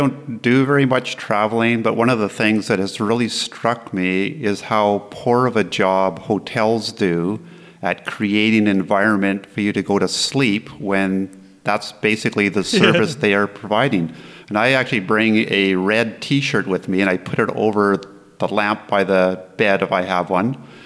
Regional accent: Canada; I'm from Canada, and right now where I live, the sun doesn't even rise until about 9 a.m.

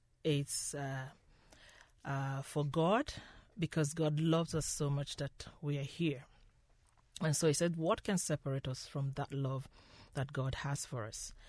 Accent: Nigeria; now in Ireland; I'm from Nigeria.

